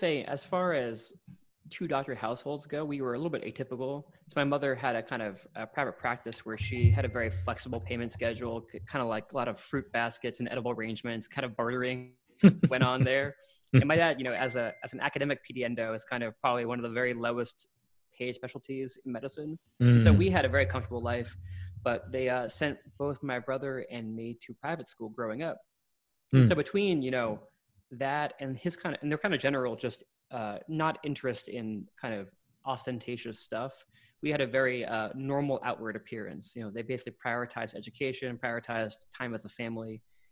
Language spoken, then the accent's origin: English; Dallas, Texas, United States; also born or lived in Bronx, New York; So I was born in New York, and I kind of grew up in the Bronx for the first, 8 years of my life. Then we moved to Dallas with my family.